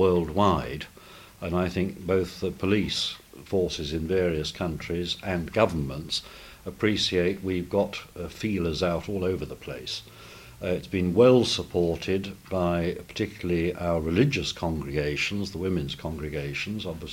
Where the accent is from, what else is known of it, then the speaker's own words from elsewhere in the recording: Southwark, London, United Kingdom; particularly as I'm from Southwark